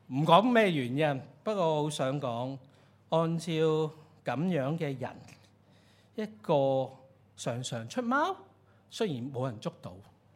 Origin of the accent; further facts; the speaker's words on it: China; 我们中国人很熟的、我们讲苦，人生有什么苦啊？